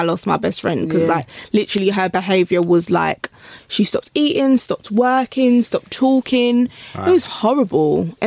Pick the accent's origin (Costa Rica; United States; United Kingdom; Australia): United Kingdom; Clapham, London; I grew up in Southwest London, Clapham. Growing up was great.